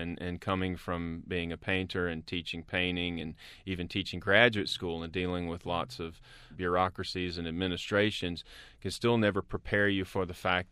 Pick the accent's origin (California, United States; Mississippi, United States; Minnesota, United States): Mississippi, United States; I'm the director of the Ogden Museum of Southern Art. I'm from Mississippi.